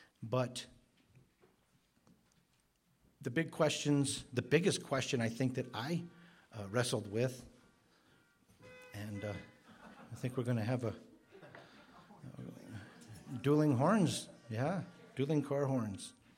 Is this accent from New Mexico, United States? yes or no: yes; New Mexico, United States; We're from New Mexico, so we would definitely call it a river